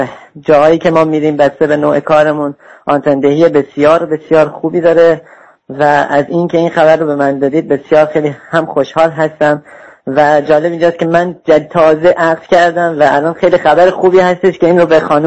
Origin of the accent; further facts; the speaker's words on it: Mashhad, Razavi Khorasan, Iran; من از مشهد هستم